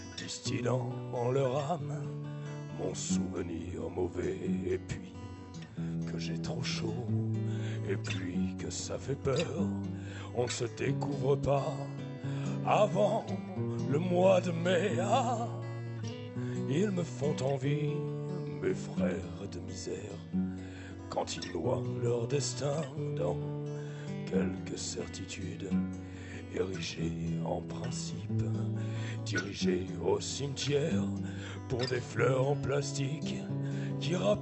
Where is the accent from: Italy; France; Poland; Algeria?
France; Montpellier, Occitanie; D'accord, moi je suis de Montpellier, mais j'apprécie le geste énormément.